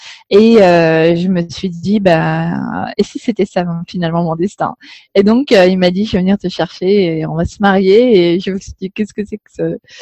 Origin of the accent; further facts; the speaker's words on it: Amsterdam, North Holland, Netherlands; J'ai grandi à Amsterdam puisque ma maman s'était mariée avec un Irlandais dans les années 80. Et donc, j'ai eu la grande chance de grandir ici.